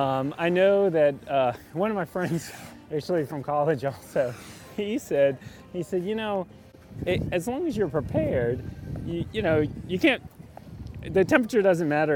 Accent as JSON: {"language": "English", "town": "New Orleans", "region": "Louisiana", "country": "United States", "tie": "born or raised there", "said": "When I was, I grew up in New Orleans, very warm place"}